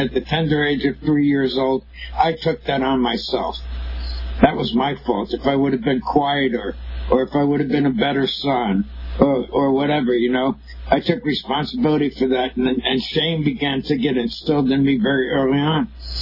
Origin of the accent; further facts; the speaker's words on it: New York City, New York, United States; born there; I was born in New York City … Back in New York, of course, they probably